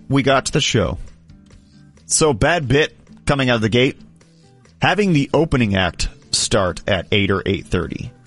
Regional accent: Dallas, Texas, United States; We were probably in the minority in terms of we are from Dallas.

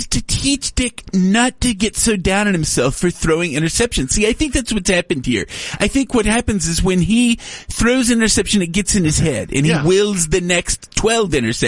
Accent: Tyler, Texas, United States; I'm from Tyler, Texas, sir.

